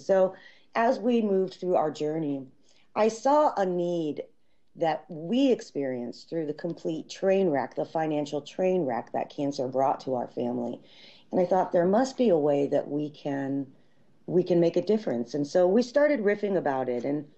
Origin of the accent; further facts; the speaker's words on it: Woodstock, Vermont, United States; now in California, United States; I'm from Woodstock, Vermont. We met here in California 19 years ago.